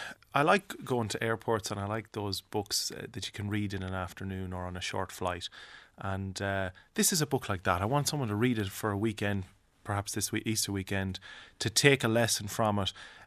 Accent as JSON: {"language": "English", "town": "Longford", "region": "Leinster", "country": "Ireland", "said": "I am a farmer from Longford and I understand the earth."}